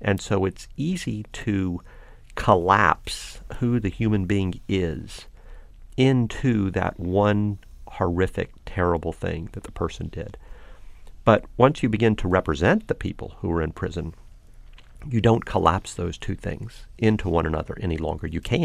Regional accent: United States; And I'm an American and I'm a lawyer and I believe in the value of equality.

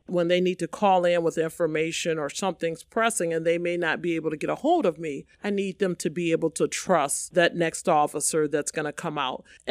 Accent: Rockford, Illinois, United States; Being born and raised in Rockford, a lot of people know who I am.

